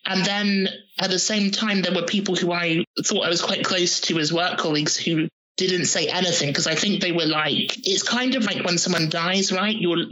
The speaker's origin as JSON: {"language": "English", "region": "South West England", "country": "United Kingdom", "tie": "born or raised there", "said": "because I grew up in Devon. So I literally was the Black population for a significant part of the 90s."}